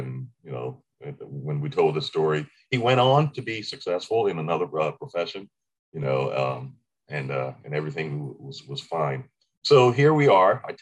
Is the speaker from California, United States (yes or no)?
no; Maryland, United States; Now, I grew up in Howard County, Maryland.